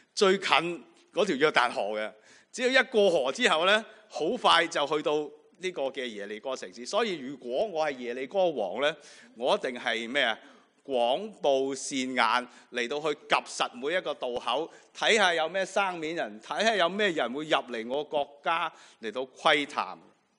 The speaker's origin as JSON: {"language": "Chinese", "region": "Guangdong", "country": "China", "said": "自然上高有很多我們廣東人的禾杆草"}